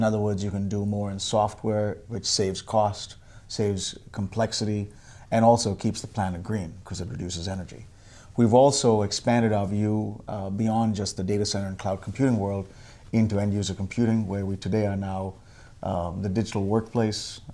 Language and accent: English; Bangalore, Karnataka, India; moved away as an adult; now in United States; I was 18 when I came here.